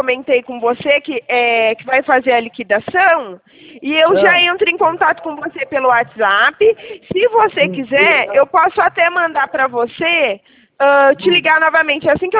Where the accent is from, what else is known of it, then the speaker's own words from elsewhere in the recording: Limeira, São Paulo, Brazil; também sou de Limeira.